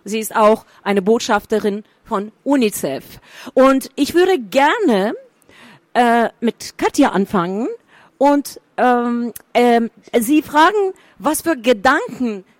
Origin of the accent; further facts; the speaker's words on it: Turkey; German is a second language; ich bin Journalistin, ich bin in der Türkei aufgewachsen und lebe immer noch in der Türkei, in Istanbul.